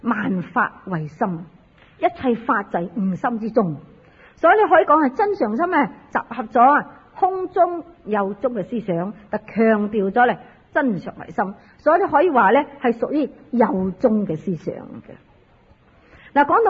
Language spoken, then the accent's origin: Cantonese; China; 即表示我哋中国人对呢本对六祖大师所讲嘅嘢特别咧系尊敬嘅，所以加个经字。